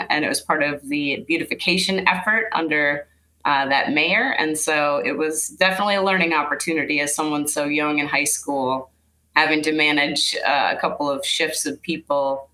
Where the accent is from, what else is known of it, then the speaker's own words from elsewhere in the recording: St. Paul, Minnesota, United States; now in Washington, United States; Grew up in St. Paul, Minnesota. So proud Midwesterner, now based in D.C. But anyone who knows me knows that the love runs deep for Minnesota.